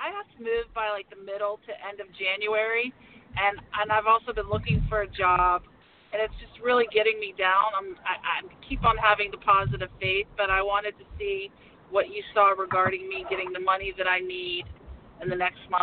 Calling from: Pittsburgh, Pennsylvania, United States; Pittsburgh, Pennsylvania.

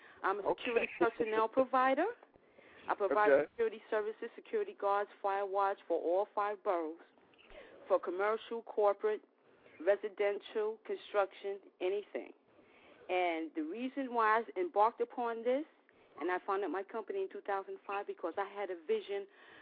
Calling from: Queens, New York, United States; I'm calling from my office in Woodside, Queens.

